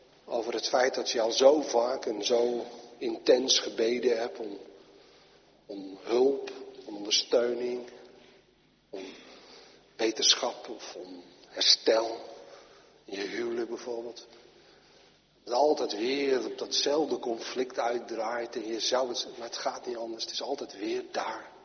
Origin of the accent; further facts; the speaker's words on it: Netherlands; Wij zijn Hollanders en die willen altijd alles oplossen.